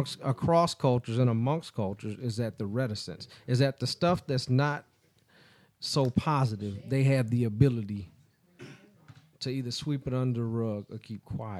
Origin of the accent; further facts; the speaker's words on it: United States; I'm a descendant of American slaves. Do you understand what that means? And no, they don't. First of all, I am an American. I'm the quintessential American.